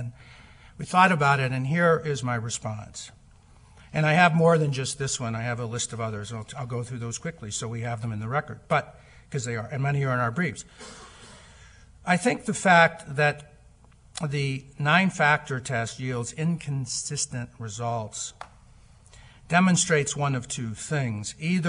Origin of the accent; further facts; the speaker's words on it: Ohio, United States; I'm from Ohio and I have clients there, so I have to refer.